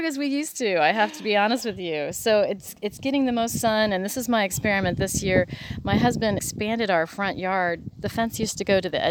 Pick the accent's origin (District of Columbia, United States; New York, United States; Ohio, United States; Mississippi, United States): Ohio, United States; Dayton; In Dayton, Ohio.